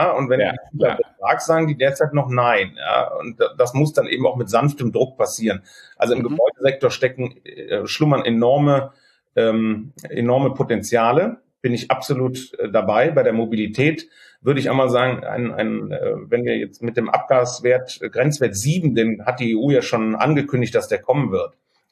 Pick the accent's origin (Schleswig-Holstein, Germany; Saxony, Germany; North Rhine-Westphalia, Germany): North Rhine-Westphalia, Germany; Cologne